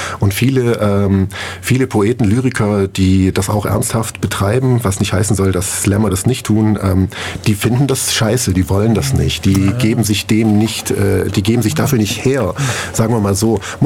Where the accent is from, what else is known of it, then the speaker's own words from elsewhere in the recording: Biberach, Baden-Württemberg, Germany; ich habe meine Jugend in Biberach verbracht